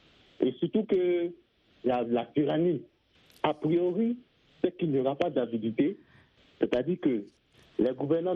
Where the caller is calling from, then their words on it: Abidjan, Côte d’Ivoire; Je suis de la Côte d'Ivoire, approximativement à Abidjan.